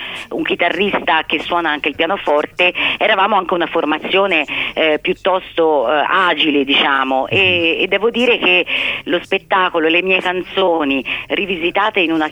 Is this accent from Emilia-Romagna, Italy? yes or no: no; Florence, Tuscany, Italy; Però sai che sono una fiorentina molto anomala